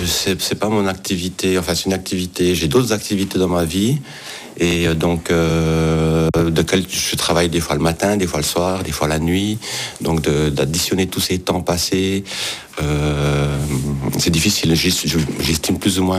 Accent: Jura, Switzerland; Mais non, je viens du canton du Jura.

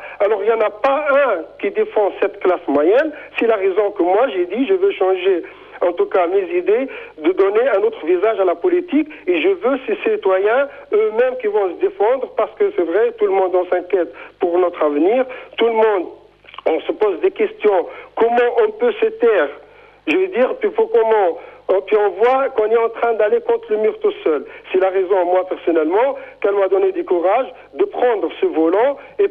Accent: Switzerland; je suis tunisien, je suis suisse d'origine tunisienne

